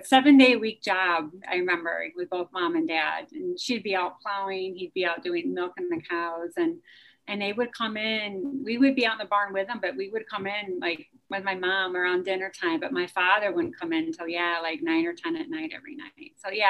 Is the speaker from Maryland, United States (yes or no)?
no; Cooperstown, New York, United States; I was born in Cooperstown, New York. So central New York area, you know, I don't know if I want to give the year, but it was back in the, 1970. And I grew up on a dairy farm